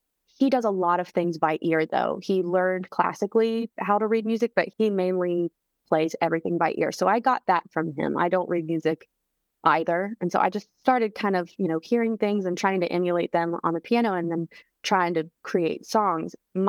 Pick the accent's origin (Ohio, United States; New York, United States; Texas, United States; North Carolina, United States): North Carolina, United States; Charlotte; And I think the last show I did was in March in my hometown of Charlotte.